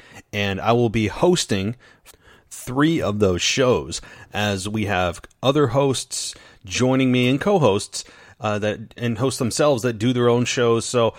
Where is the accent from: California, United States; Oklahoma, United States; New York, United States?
New York, United States; Albany; the biggest Raw moment of all time that took place in my hometown of Albany, New York, at the then Pepsi Arena.